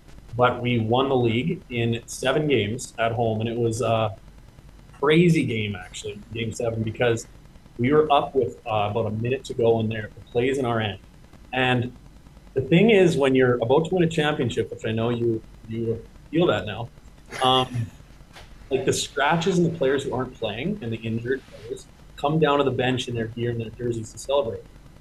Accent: Portage la Prairie, Manitoba, Canada; I grew up in Portage and played actually for my Portage Terriers junior A team there my 18-year-old year. I played at home my whole life, basically, up until I came to Youngstown.

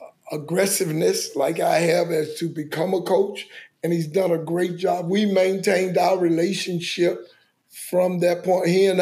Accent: Durham, North Carolina, United States; You know, he's from my hometown in Durham.

